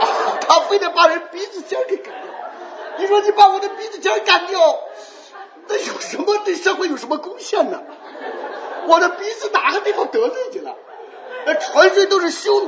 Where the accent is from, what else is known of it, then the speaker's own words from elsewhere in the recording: China; 所以我们中国人不想守法，我们都想让别人守法